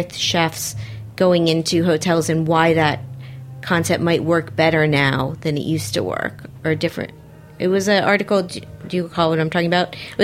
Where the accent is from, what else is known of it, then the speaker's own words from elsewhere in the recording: Miami, Florida, United States; because I am from Miami, that seems to be the structure.